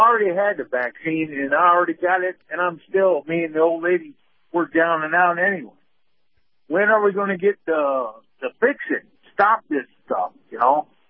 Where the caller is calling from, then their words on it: Sarasota, Florida, United States; Hey, Captain. … from Sarasota.